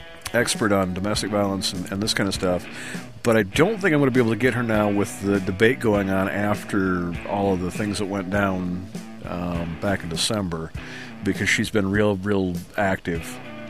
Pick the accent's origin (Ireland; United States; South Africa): Ireland; you know, I'm Irish and we do that.